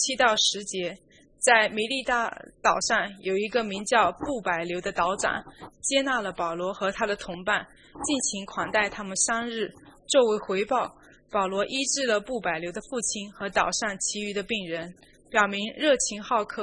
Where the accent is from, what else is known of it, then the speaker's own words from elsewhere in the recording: Singapore; 我来自新加坡，那里没有牧羊场。我第一次来澳大利亚时